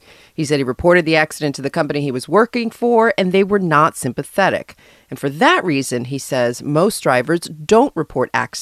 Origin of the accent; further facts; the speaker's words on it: New York City, New York, United States; So as a New Yorker myself, I want to get a sense here.